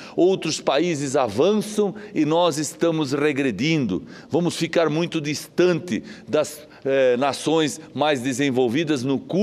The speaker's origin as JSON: {"language": "Portuguese", "region": "Santa Catarina", "country": "Brazil", "said": "Não é porque eu sou de Santa Catarina"}